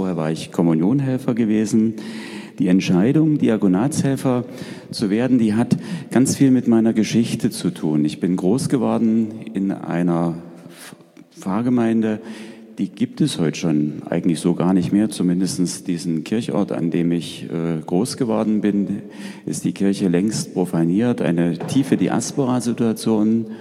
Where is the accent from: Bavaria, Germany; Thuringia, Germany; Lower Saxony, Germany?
Thuringia, Germany; Erfurt; Ich komme hier aus Erfurt, aus der Pfarrei St. Laurentius.